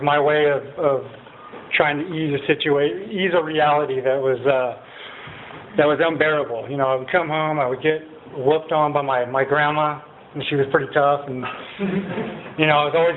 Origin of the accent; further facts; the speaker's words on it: Lompoc, California, United States; also born or lived in Oregon; So I'd never met my dad before, and I was born in Oregon. We moved to Lompoc, not far from here, so I grew up in Lompoc, and enough said, right?